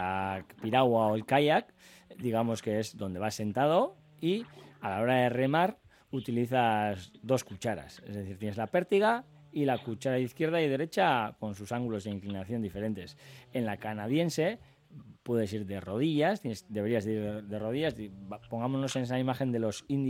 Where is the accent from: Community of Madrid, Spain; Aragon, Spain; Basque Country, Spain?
Basque Country, Spain; Bilbao; que si se hace el Sella hay que hacer el Bilbao también, que para eso somos de Bilbao.